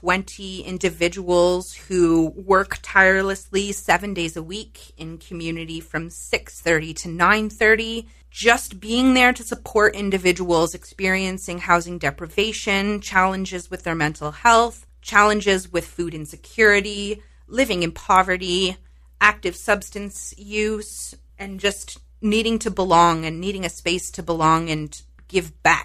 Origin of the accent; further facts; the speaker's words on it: St. Thomas, Ontario, Canada; then came back to St. Thomas, which is my hometown, and knew that I had friends and family on the streets.